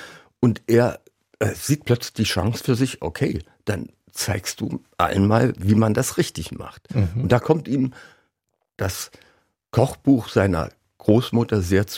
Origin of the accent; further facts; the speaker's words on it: Saxony, Germany; Wenn man als Sachse in Preußen lebt, das ist eine Herausforderung